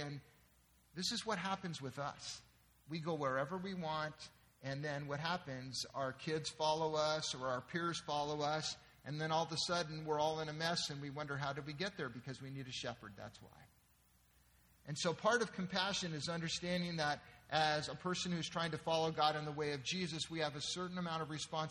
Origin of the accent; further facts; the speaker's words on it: San Diego, California, United States; I'll never forget growing up in San Diego, the first time that my dad, who was an attorney, took me down into Mexico to deal with some clients.